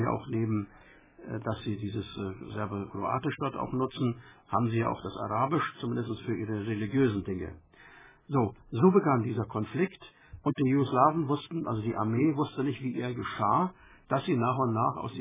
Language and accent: German; Slovenia; ich sehe nicht ein als Slowene, dass ich nur das lernen muss